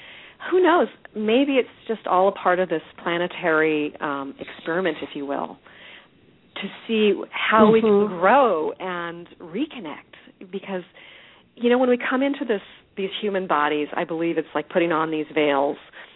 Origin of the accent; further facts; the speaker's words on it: Seattle, Washington, United States; in Seattle, which is my hometown, which is nice.